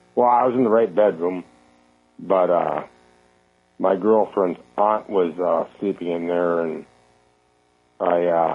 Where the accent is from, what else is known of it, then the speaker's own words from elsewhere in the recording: Bedell, Minnesota, United States; I'm from Bedell, Minnesota.